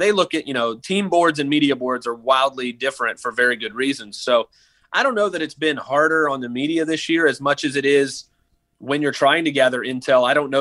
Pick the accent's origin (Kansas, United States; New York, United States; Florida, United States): Florida, United States; Tampa Bay; I grew up in Tampa Bay. I'm a Bucks guy and grew up a Bucks fan.